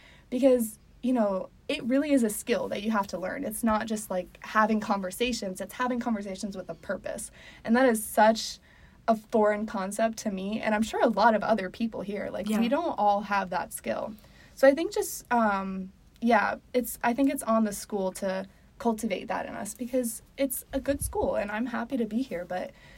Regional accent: the South, United States; Yeah, so I grew up in the South. I went to public school

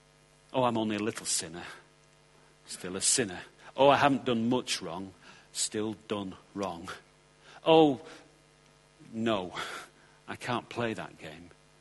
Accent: United Kingdom; I thought being British, you could just get into any country just like that, you know.

